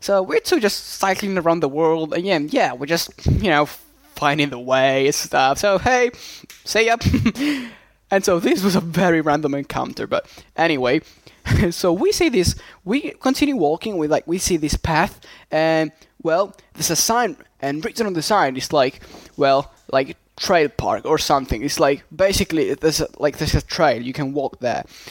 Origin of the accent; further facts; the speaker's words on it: Sicily, Italy; English is a second language; from Sicily.